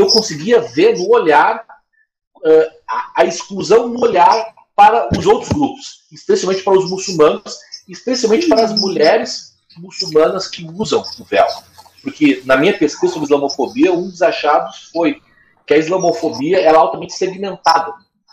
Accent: Brazil; eu como brasileiro, né, eu me senti estrangeiro lá.

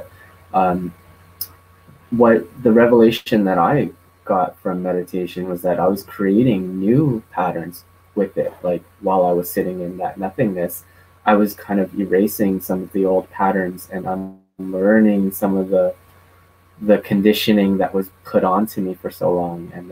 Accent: Canada; And I think nowadays, especially growing up in Canada, I've noticed there's a lot of like interracial couples.

